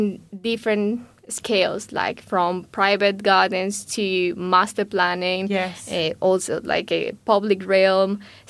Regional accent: Bogota, Bogotá Capital District, Colombia; now in United Kingdom; I'm from Bogota. That's the capital city of Colombia.

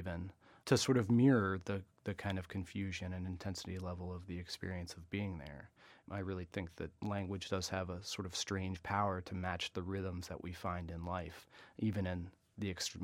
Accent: Virginia, United States; when I grew up in Virginia, in the South, I think a lot of soldiers come from sort of an area of the country similar to the one that I grew up in.

